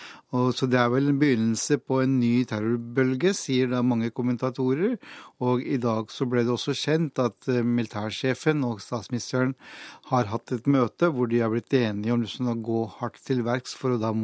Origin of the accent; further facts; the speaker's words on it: Karachi, Sindh, Pakistan; also born or lived in Oslo; now in Norway; Jeg har vokst opp delvis I Karachi og da delvis I Oslo, så jeg føler jo liksom at Karachi på mange måter min by.